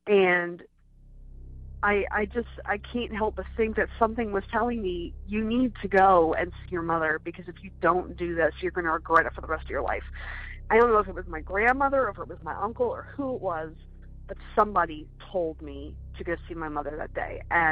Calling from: Pennsylvania, United States; I'm calling from Pennsylvania.

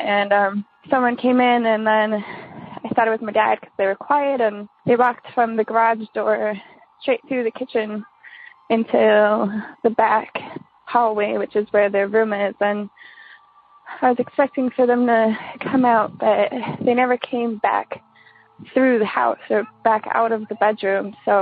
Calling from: Wisconsin, United States; from Wisconsin. This is my first time calling in, so sorry, I'm a little nervous.

